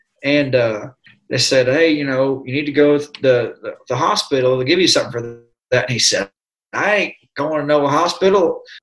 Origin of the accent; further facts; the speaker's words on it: Indiana, United States; back in the good old days, you know, that's kind of what we grew up on up in Indiana.